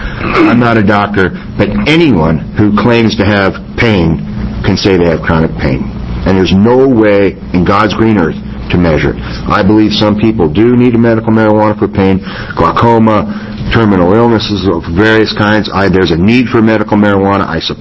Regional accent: Iowa, United States; Well, I grew up in Iowa, and Iowa is known for having an excellent school system, and I'm a product of it.

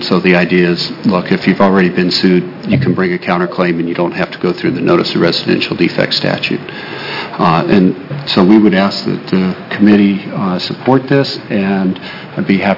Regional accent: Eugene, Oregon, United States; I'm an attorney from Eugene

